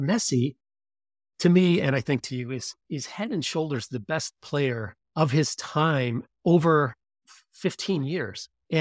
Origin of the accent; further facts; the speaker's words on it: Buffalo, New York, United States; because the weather is worse than I grew up in Buffalo.